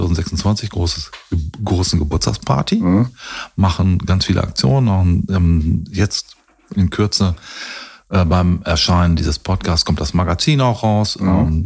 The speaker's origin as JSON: {"language": "German", "region": "Rhineland", "country": "Germany", "said": "Ich bin Rheinländer. Ich bin eine rheinische Vornatur."}